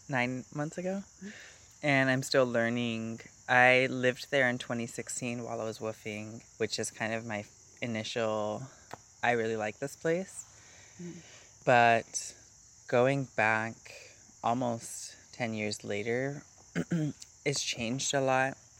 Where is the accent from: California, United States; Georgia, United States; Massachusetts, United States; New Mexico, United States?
New Mexico, United States; Albuquerque; Yes, I came in from Albuquerque.